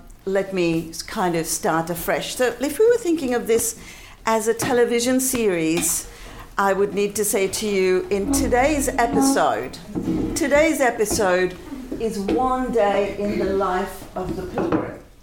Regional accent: India; I'm Indian by birth and that I grew up in a kind of multilingual context. I, however, do not speak Spanish.

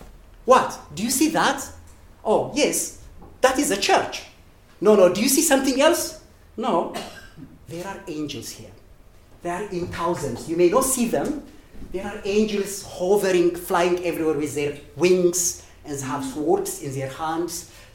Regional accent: Ethiopia; I was a brown person when I grew up in Ethiopia.

